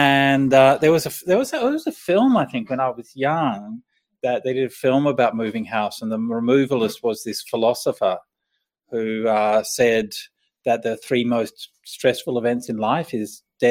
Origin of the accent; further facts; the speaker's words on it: Perth, Western Australia, Australia; born there; also born or lived in Manning / Mount Lawley / Atterdale / Claremont; I was born in Perth. I lived in Manning. Don't remember my first house at all. And then we went to Mount Lawley. We had a big backyard with a fig tree in it. And then to Atterdale, near the river. It's nice. And then we went to Claremont and Crawley.